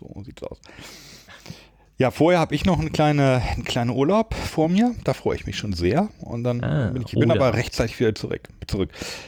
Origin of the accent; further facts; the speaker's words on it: Lower Saxony, Germany; ich komme ja aus der Nähe von Hannover.